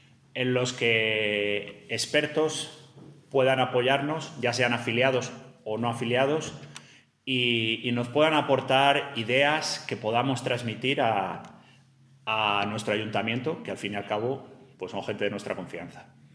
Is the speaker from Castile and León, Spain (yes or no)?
yes; Toro, Castile and León, Spain; Tengo 39 años, soy natural de Toro, estoy casado, tengo dos hijos y trabajo en Iberdrola Distribución Eléctrica desde hace 13 años. Bueno, vivo en Toro desde que nací, salvo en épocas de estudiante